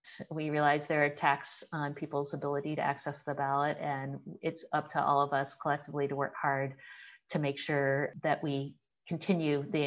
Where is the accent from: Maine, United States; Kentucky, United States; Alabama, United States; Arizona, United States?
Alabama, United States; Selma; born there; But I was born in Selma, Alabama.